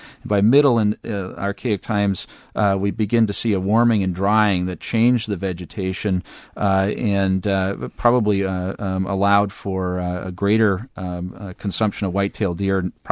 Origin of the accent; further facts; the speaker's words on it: Marinette, Wisconsin, United States; I'm from Marinette originally, and people are concerned about how lake levels have shifted over the last 20 years or so.